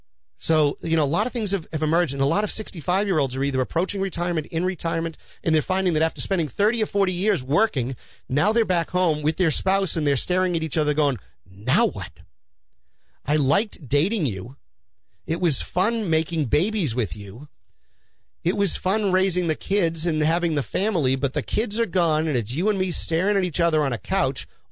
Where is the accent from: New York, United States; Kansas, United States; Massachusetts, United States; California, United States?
Massachusetts, United States; Peabody; I know when I grew up here in Peabody, and I grew up over on Albert Road and then over on Jones Road in Peabody